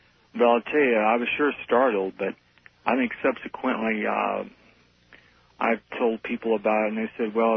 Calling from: Fresno, California, United States; I'm calling from Fresno, California, and I'm on KMJ 580.

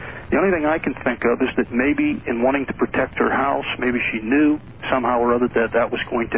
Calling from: Pennsylvania, United States; I'm calling from Pennsylvania.

